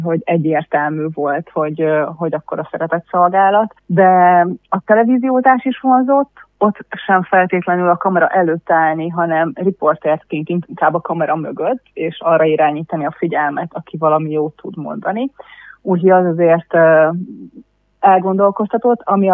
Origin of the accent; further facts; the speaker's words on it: Szentes, Csongrád-Csanád, Hungary; hanem otthon Szentesen